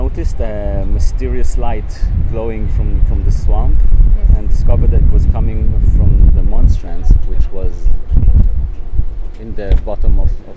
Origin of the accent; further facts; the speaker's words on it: Israel; now in Jerusalem; I'm an artist from Israel. I live in Jerusalem.